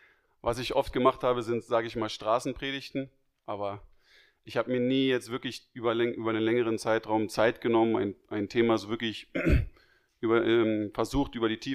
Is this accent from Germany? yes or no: yes; Berlin, Germany; Also ich bin in Berlin groß geworden, bin 31 Jahre alt, meine Familie väterlicherseits kommt aus Griechenland. Meine Mutter ist deutsch. Und ja, ich komme aus einer sehr, sage ich mal, freidenkenden Künstlerfamilie.